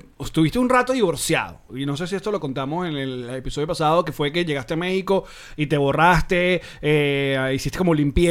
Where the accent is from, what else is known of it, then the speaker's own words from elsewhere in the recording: Venezuela; Y eso todavía a mí me parece gracioso. A mí como venezolano.